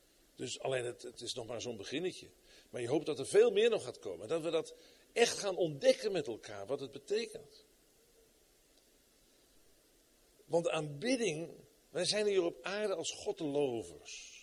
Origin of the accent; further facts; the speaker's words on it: Netherlands; En dan kun je natuurlijk in vergissen, want dan gaan wij als Hollanders zeggen